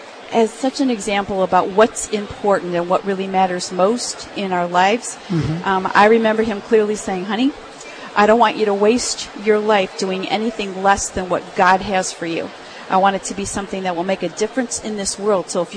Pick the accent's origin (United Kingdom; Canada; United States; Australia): United States; Chicago, Illinois; I actually grew up in Chicago, Illinois, in the cold Midwest.